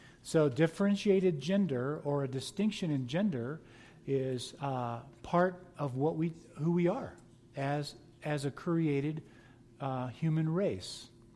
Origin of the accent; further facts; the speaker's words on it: United States; As an American, I exercise my right to vote, but I'm not going to worry about it.